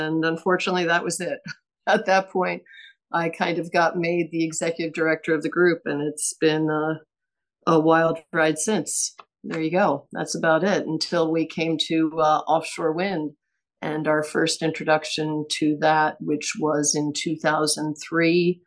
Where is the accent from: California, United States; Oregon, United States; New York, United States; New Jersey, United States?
New Jersey, United States; I grew up in New Jersey, spent the formative years there, and then went to college in South Carolina.